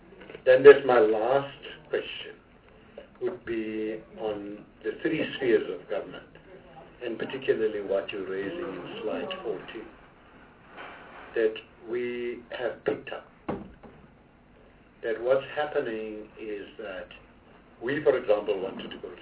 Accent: Gauteng, South Africa; I'm from Gauteng. I need to consult with the provincial legislature.

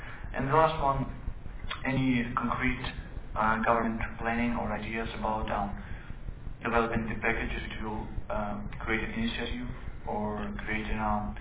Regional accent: Ukraine; English is a second language; I'm a student of Azov Diplomatic Academy. … I'm from Ukraine.

